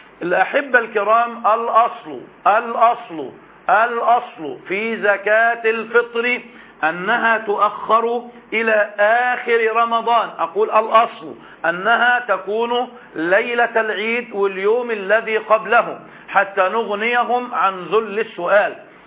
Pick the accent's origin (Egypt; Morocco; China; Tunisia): Egypt